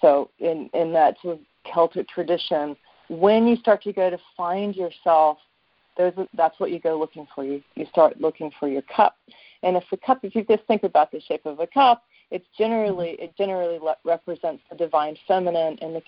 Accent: Virginia, United States; and I grew up in Virginia, and we have a farm that was a land grant from the King of England.

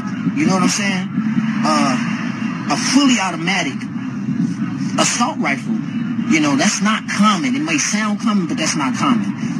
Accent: Chicago, Illinois, United States; I'm from Chicago. Born and raised there. I ran those streets of Chicago and changed my life.

